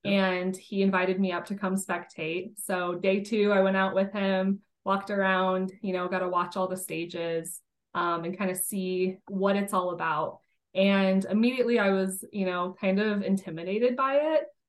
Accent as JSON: {"language": "English", "region": "Colorado", "country": "United States", "tie": "born or raised there", "also_born_or_lived": "Reno, Nevada", "said": "I live in Colorado. I was born in Reno, Nevada, and moved to Colorado when I was pretty young. So live here now."}